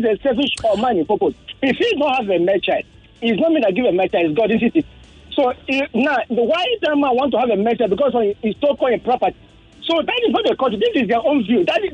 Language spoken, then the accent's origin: English; Imo, Nigeria; I'm from Imo State